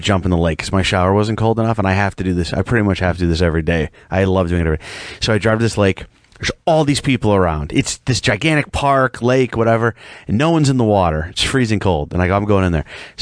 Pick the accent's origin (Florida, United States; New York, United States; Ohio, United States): New York, United States; Rochester; Some people don't know I'm from Rochester, right?